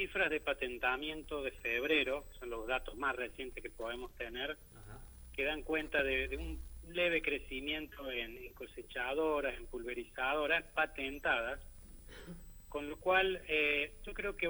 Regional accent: Córdoba, Argentina; nuestro interior productivo, digo como cordobés, también para el interior de Santa Fe y Buenos Aires

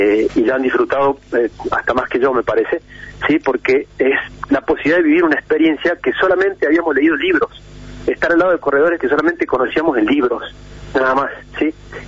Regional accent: Argentina; soy el único argentino que logró hacer los cuatro desiertos en un año

